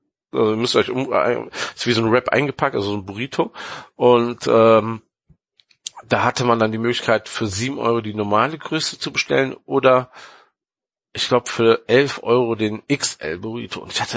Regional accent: Cologne, North Rhine-Westphalia, Germany; also wir kommen aus Köln und Paris mit einem Auto sind 5-6 Stunden.

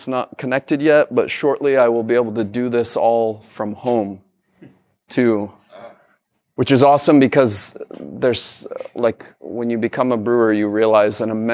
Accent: Colorado, United States; Well, so I grew up in Colorado originally

